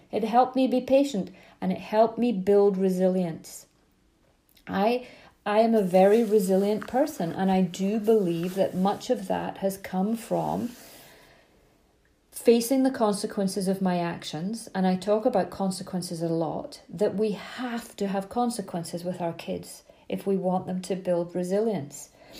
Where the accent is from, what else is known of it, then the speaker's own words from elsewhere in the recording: Scotland, United Kingdom; I grew up in Scotland, long summer evenings, and we'd all go and play outside.